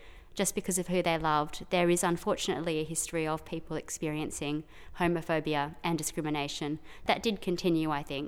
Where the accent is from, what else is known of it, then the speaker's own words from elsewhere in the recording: Queensland, Australia; I grew up in Queensland in the 1980s